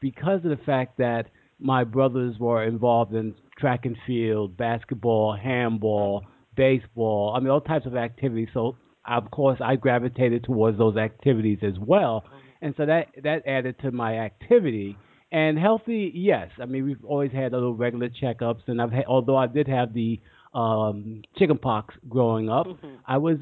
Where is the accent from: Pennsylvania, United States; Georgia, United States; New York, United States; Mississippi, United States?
New York, United States; Brooklyn; I grew up in Brooklyn, USA, Brooklyn, New York, although my father was from Nassau, Bahamas, and my mother was from North Carolina. We all were raised right here.